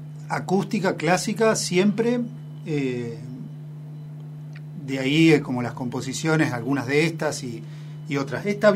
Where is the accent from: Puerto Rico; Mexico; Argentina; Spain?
Argentina; General Acha, La Pampa; Yo soy de General Hacha, nací en General Pico, pero al año me fui a Hacha, y en Hacha me siento de Hacha porque de Pico no tengo un recuerdo.